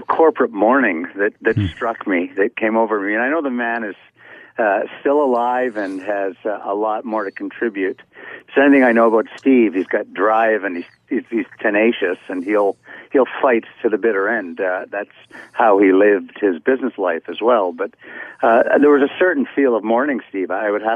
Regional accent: Vancouver, British Columbia, Canada; He said, where are you from? I said, Vancouver.

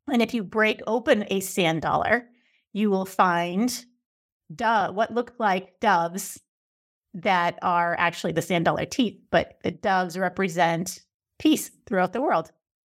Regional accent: Hingham, Massachusetts, United States; now in Scituate, United States; I'm from Hingham, grew up in Hingham, live in Scituate. I've raised 8 children in Scituate.

